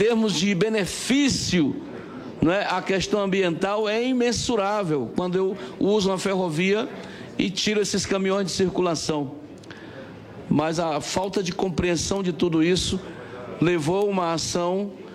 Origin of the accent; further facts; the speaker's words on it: North Region, Brazil; eu sou da Amazônia, um território muito conturbado hoje